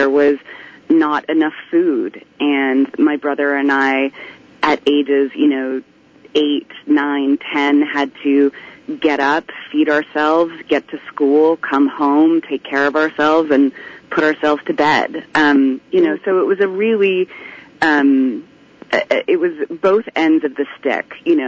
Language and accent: English; California, United States; I did not really grow up in Southern California. I grew up in Northern California with my mom.